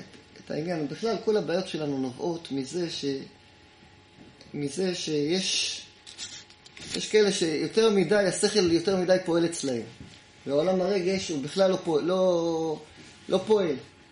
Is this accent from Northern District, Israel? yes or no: no; Tel Aviv, Tel Aviv District, Israel; אני זוכר שהייתי בתור ילד קטן, בכיתה א' ב', אני זוכר, היינו חוזרים כמה חבר'ה מבית הספר בתל אביב